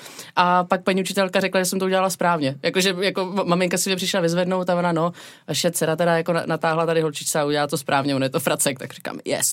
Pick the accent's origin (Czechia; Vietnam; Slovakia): Vietnam; jak jsem vyrůstala ve Vietnamu, jak jsme tam ještě žili. A já jsem teda nemluvila ještě ani slovo anglicky